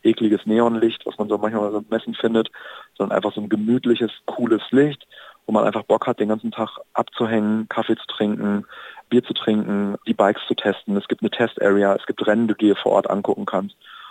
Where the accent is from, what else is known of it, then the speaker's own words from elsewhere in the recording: Hamburg, Germany; aber ich bin selber aus Hamburg, ich habe keine Ahnung